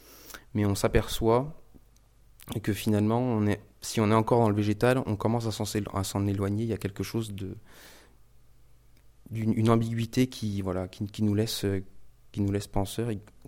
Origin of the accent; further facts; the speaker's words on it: Vaux-sous-Aubigny, Grand Est, France; born there; je suis né à Vaux-sous-Aubigny, j'habite en Côte d'Or et j'ai toujours un atelier dans lequel je travaille à Vaux-sous-Aubigny, donc en Haute-Marne.